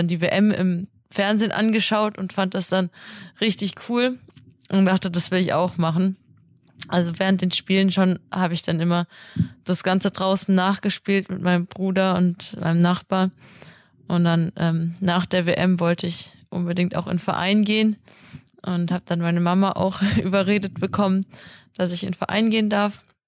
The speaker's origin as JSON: {"language": "German", "town": "Dingelsdorf", "region": "Baden-Württemberg", "country": "Germany", "tie": "born or raised there", "said": "Also aufgewachsen bin ich in Dingelsdorf am Bodensee. Das ist ein kleines Dorf in der Nähe von Konstanz. Und habe da eigentlich meine gesamte Kindheit verbracht."}